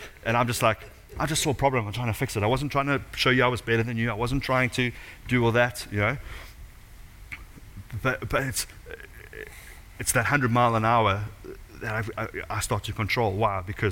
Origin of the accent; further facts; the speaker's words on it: South Africa; now in United Kingdom; I keep saying to people as a South African, we're at the bottom of the world.